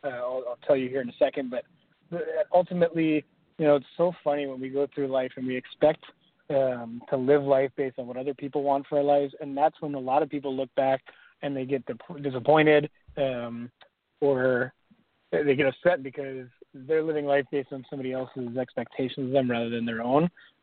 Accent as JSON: {"language": "English", "region": "Maryland", "country": "United States", "tie": "born or raised there", "said": "I grew up in Maryland, and I love Maryland, and every single summer, we would spend time at the beach"}